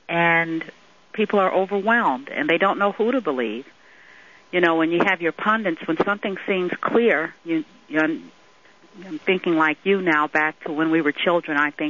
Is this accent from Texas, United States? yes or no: no; St. Louis, Missouri, United States; also born or lived in Chicago; I was born in St. Louis and raised in pretty much between St. Louis, Missouri, and Chicago, Illinois